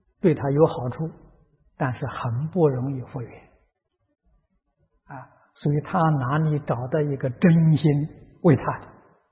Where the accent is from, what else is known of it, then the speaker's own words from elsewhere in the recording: Guizhou, China; 我过去小时候在贵州念书啊